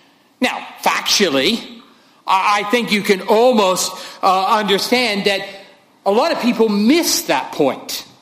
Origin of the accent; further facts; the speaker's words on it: United States; It might be because of the reality I'm American, but there you go.